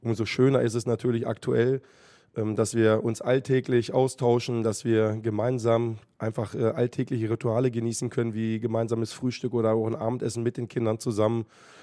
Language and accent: German; Hannover, Lower Saxony, Germany; also born or lived in Langenhagen; Aber ja, ich bin Hannoveraner Junge. Ich bin zwar in Langenhagen geboren, aber habe immer in Hannover gelebt. Meine Familie wohnt auch heute noch im Zentrum.